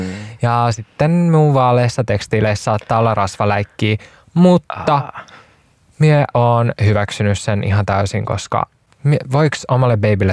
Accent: Imatra, South Karelia, Finland; born there; Eli mun synnyinkaupunki Imatralle.

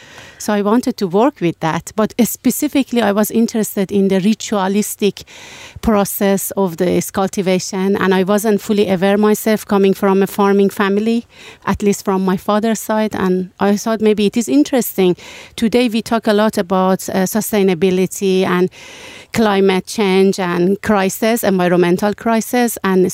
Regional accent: Iran; English is a second language; now in Finland; I'm originally from Iran. And now more than 11 years, I have been living in Finland.

